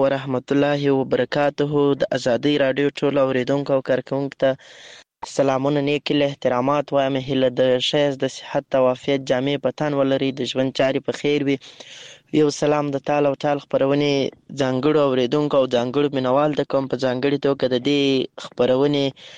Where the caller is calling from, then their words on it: Lashkar Gah, Helmand, Afghanistan; accent: Helmandi; هغه زموږ هلمندي لهجه دی واغه میدلې نه وي در باندې لیکي تر اغله یو ځل بیا خوشاله يم چې در سره ګډونوالې … هم له هلمند مرکز لشکرګاه شاره پیغام درته پریږدم.